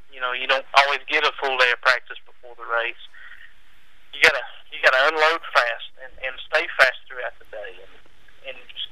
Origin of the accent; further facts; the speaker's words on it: Kingsport, Tennessee, United States; Well, I'm from Kingsport, Tennessee, in the Virginia area up here.